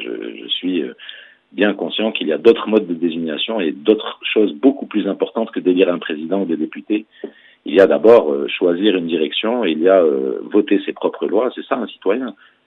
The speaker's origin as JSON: {"language": "French", "country": "Algeria", "said": "Par exemple, chez nous en Algérie, défier la loi, c'est un principe naturel."}